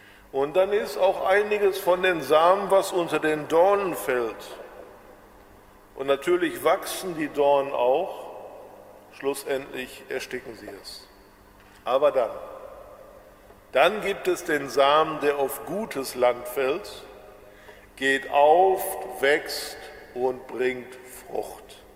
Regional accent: Bochum, North Rhine-Westphalia, Germany; ich bin gebürtig aus Nordrhein-Westfalen, aus Bochum. Und manchmal hört man das auch, ohne dass ich das wünschte, dass man es hört, aber komme eben aus dem Ruhrgebiet.

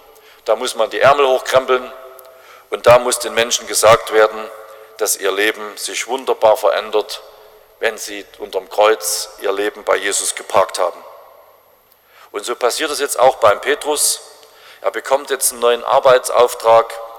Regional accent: Saxony, Germany; So ist es jedenfalls bei uns in Sachsen.

